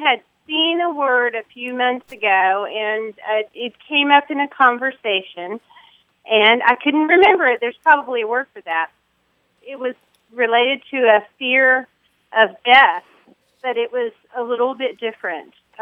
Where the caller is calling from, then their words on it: Panama City, Florida, United States; I'm calling from Panama City, Florida.